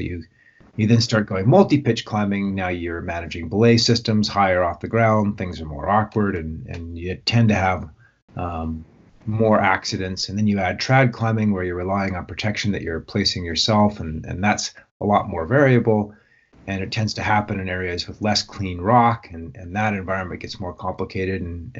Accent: Calgary, Alberta, Canada; also born or lived in Jasper / Colorado; now in Canmore, Canada; Yeah, I mean, I grew up in outside of the Canadian Rockies in a town called Calgary and a city called Calgary, and then eventually moved up to Jasper and then lived in Colorado, but always in the Rocky Mountains, either in Canada or the U.S.

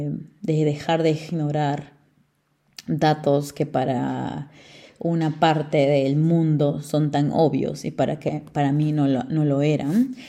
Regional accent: Lima, Peru; tengo 26 años. Nací en el Perú, en la República del Perú. Crecí la mayoría de mi vida en Lima, la capital, la ciudad gris, llamada Panza de Burro también.

